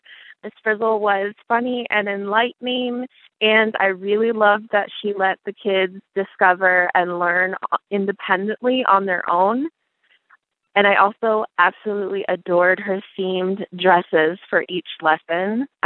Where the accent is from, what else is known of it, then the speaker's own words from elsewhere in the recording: Paducah, Kentucky, United States; I'm from Paducah, Kentucky